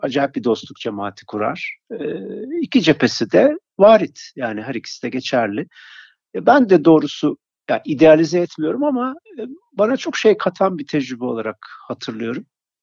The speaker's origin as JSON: {"language": "Turkish", "region": "Ankara", "country": "Turkey", "tie": "born or raised there", "said": "Seçtiğim yer, yaşamayı seçtiğim yer Ankara. Yani aile köküm İstanbullu ama ben Ankaralıyım."}